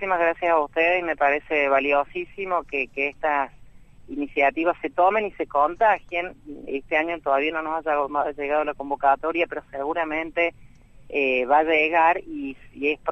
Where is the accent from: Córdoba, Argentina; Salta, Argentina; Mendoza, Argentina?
Córdoba, Argentina; soy docente desde hace muchos años en Malagueño, pero soy de Córdoba.